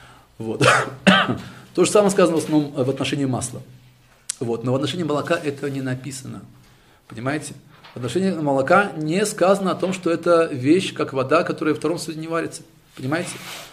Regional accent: Tashkent, Uzbekistan; Я из Ташкента.

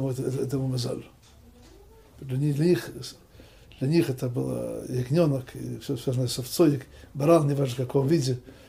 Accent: Jerusalem, Jerusalem District, Israel; Я тоже вырос не в Рамот, в Иерусалиме Ракодиш.

